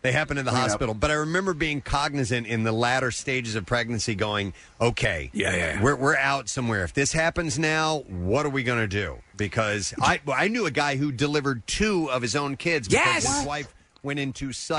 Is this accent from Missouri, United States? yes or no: yes; Missouri, United States; I'm originally from Missouri.